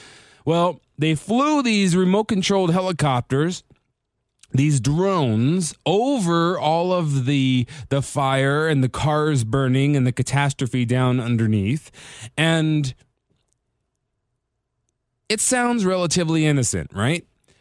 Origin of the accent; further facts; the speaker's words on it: United States; we as American people, to use the general term, we as one and all as one group of Americans